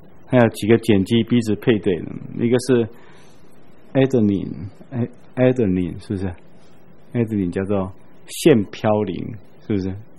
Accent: China; 我常常说，我有的时候说我们中国人其实很早就知道这个模型了

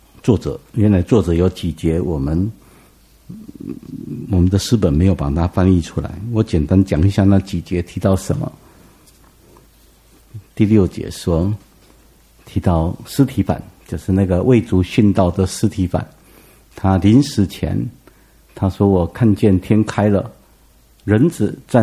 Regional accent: Taiwan; 我们台湾人拜鸡拜羊

